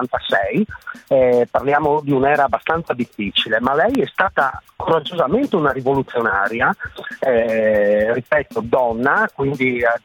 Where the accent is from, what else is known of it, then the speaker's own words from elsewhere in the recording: Friuli-Venezia Giulia, Italy; perché noi siamo friulani e quindi gli scioperi li facciamo addirittura alla rovescia, cioè lavorando.